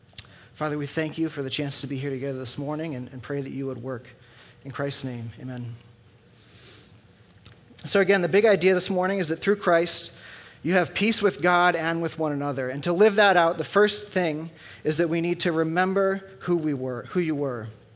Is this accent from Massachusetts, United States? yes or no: yes; Foxborough, Massachusetts, United States; Among my favorite memories, actually, as a kid growing up in Foxborough, was as a junior higher, we used to ride our bikes down to the Patriots practice field.